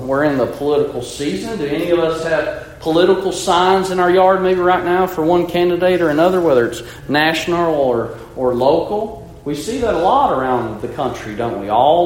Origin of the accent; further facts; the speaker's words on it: Alabama, United States; I'm a Braves fan. I'm from Alabama primarily, originally. And I think all of us from the South are Braves fans. It's just how we grew up.